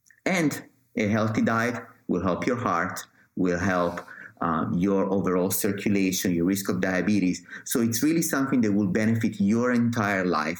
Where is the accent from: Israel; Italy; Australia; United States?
Italy; English is a second language; I'm from Italy, so Latin is somewhat familiar to me.